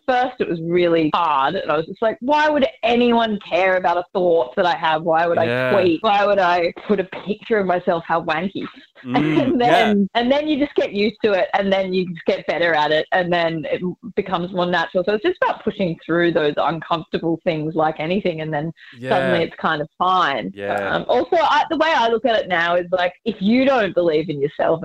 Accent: Byron Bay, New South Wales, Australia; I know, I grew up in Byron. I always used to kind of hate it.

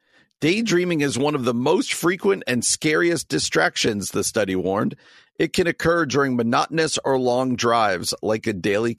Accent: New Jersey, United States; I grew up in New Jersey. My family still lived in New Jersey.

